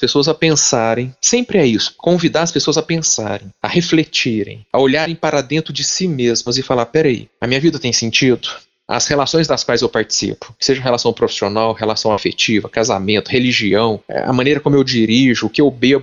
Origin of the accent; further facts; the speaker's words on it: Minas Gerais, Brazil; como bom mineiro que sou, né?